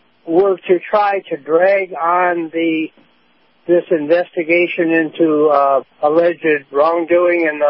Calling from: Sarasota, Florida, United States; calling from Sarasota.

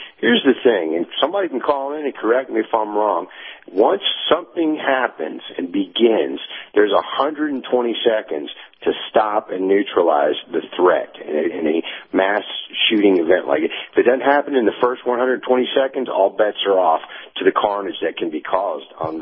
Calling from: Tennessee, United States; in East Tennessee.

